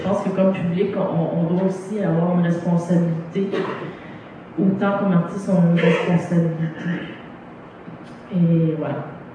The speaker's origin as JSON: {"language": "French", "region": "Quebec", "country": "Canada", "said": "oui, je suis québécoise"}